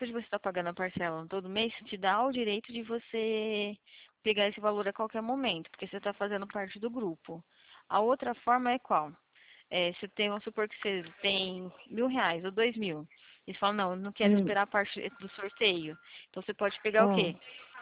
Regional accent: Campinas, São Paulo, Brazil; Eu sou aqui do interior, de Campinas, da região aqui de São Paulo.

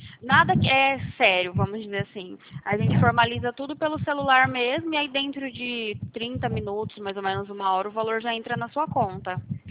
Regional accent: Sumaré, São Paulo, Brazil; Eu sou da cidade de Sumaré, do lado de Campinas

